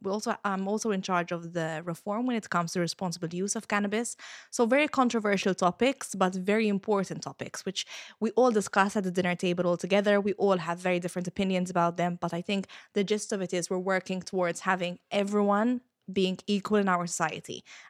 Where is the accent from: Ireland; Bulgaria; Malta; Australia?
Malta; Gzira; the local committee of the Labour Party in Gzira, which is my hometown.